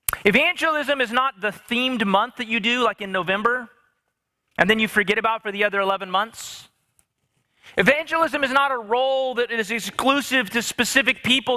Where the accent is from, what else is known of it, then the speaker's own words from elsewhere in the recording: Bakersfield, California, United States; And I am from Bakersfield, California. I've been there since my parents moved us there in high school.